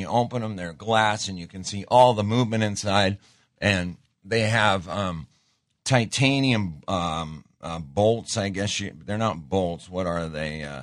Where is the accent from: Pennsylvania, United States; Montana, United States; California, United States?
Montana, United States; I grew up in Montana. Montana was the silver dollar capital of the world.